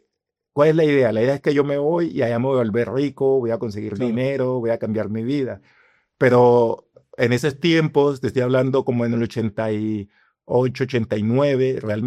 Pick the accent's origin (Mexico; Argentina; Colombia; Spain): Colombia; Antioquia; Y Urabá, que es de donde yo soy, la zona donde yo soy, es una zona roja.